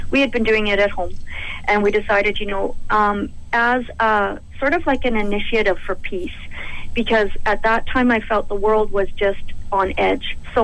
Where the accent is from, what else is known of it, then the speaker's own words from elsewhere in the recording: Alberta, Canada; I was born and raised in Alberta.